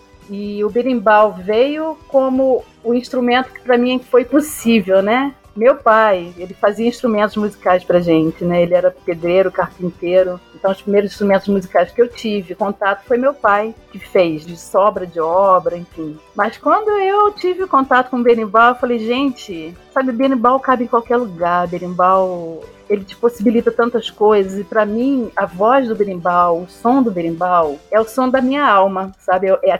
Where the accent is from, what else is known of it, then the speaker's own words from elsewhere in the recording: Duque de Caxias, Rio de Janeiro, Brazil; born there; Eu nasci em Duque de Caxias, uma cidade do Rio, da Baixada Fluminense, uma cidade que era muito pobre, a gente tinha poucos recursos